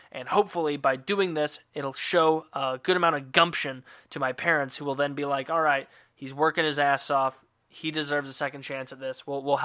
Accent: United States; now in Edmonton, Canada; Also, I'm an American living in Edmonton, so I cheer for the Oilers

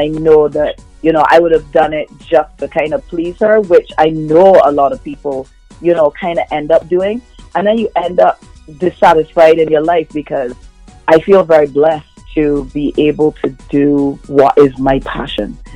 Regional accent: England, United Kingdom; From the time I was a kid growing up in England, the radio was my best friend.

